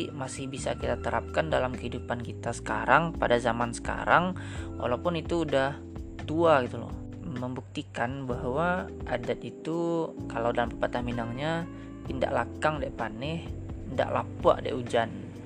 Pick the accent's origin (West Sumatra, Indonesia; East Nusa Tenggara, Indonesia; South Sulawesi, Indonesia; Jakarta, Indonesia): West Sumatra, Indonesia; Padang; born there; sekarang gue tinggal di Kota Padang, di tanah kelahiran gue, Kota Padang, Sumatera Barat.